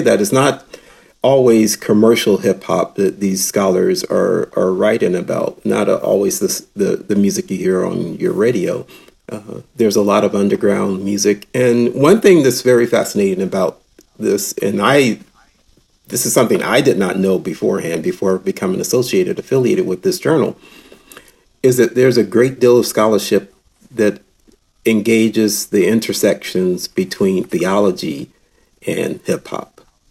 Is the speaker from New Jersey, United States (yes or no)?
no; Gaffney, South Carolina, United States; I grew up in South Carolina, a place called Gaffney, South Carolina.